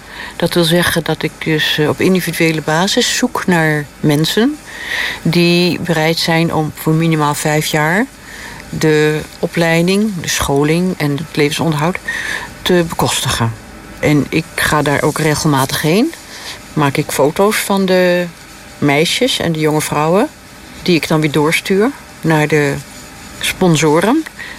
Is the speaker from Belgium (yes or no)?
no; Netherlands; Ja, ik ben me ook heel erg bewust dat wij als Nederlanders, bijvoorbeeld met al die bondgenoten en met Amerika, enorm verbonden zijn.